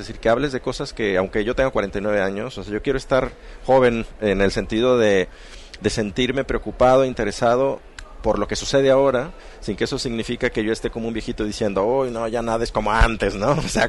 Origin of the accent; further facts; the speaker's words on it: Lagos de Moreno, Jalisco, Mexico; also born or lived in Guadalajara / Xalapa / Barcelona; Yo crecí en Lagos de Moreno, pero también viví aquí, viví en Jalapa y en Barcelona.